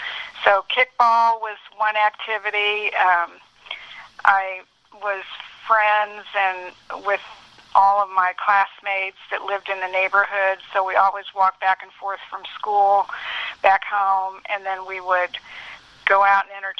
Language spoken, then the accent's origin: English; Indianapolis, Indiana, United States; I was born in Indianapolis in 1950, and we lived on the east side of town.